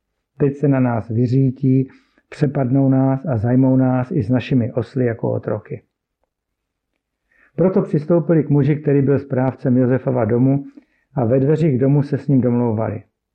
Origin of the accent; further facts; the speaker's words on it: Naháč, Trnava Region, Slovakia; je mi 34 let, pocházím ze Slovenska, z malé vesnice jménem Naháč, která se nachází nedaleko Trnavy.